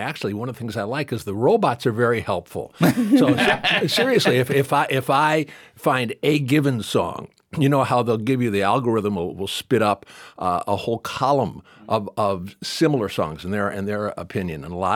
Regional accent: Detroit, Michigan, United States; I grew up in Detroit in the 60s when Motown was at its height

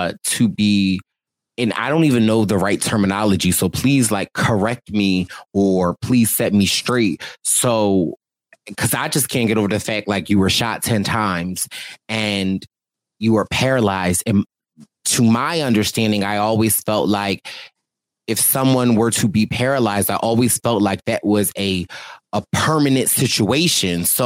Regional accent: Philadelphia, Pennsylvania, United States; I'm from Philly. My family roots are in Philly. So shout out to Philly.

